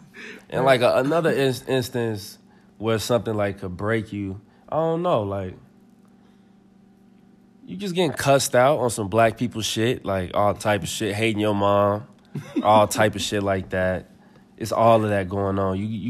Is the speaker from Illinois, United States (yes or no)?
yes; Chicago, Illinois, United States; You know, so growing up in Chicago is lit. That's all I got to say, man. It's super lit.